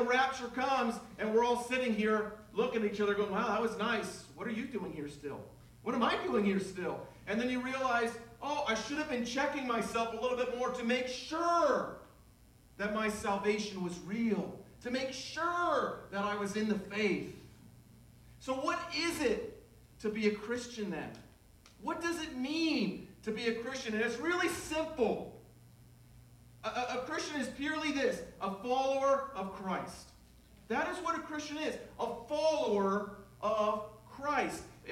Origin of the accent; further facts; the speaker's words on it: United States; And this is true probably of other countries as well, but I'm an American, so I'm going to speak of it.